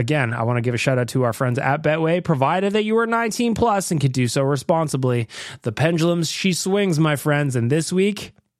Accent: Canada; now in Australia; I'm actually in Australia, but I'm from Canada.

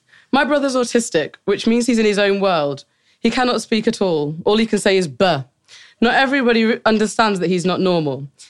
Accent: Birmingham, West Midlands, United Kingdom; accent: Brummy; So I kind of rock up with my little Brummy accent and I'm essentially now an alien

